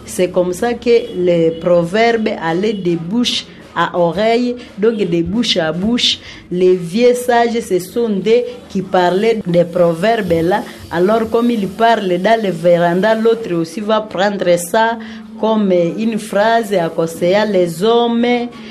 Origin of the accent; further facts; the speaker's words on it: Kikyo, North Kivu, DR Congo; Notre village, c'est Kikyo. … de Kikyo.